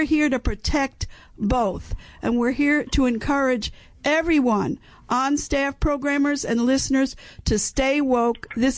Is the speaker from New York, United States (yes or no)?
yes; New York City, New York, United States; I grew up listening in New York City to WBAI.